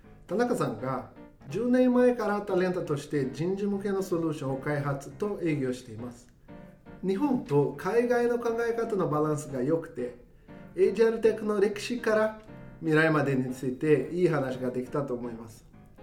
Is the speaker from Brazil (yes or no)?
yes; Brazil; 僕ブラジル人として、半分寒すぎだけど半分雪きれい楽しいっていう気持ちもあって